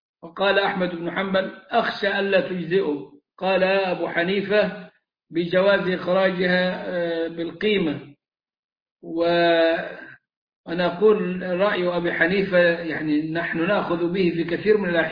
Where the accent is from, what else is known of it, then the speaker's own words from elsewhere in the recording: Egypt; احنا كمصريين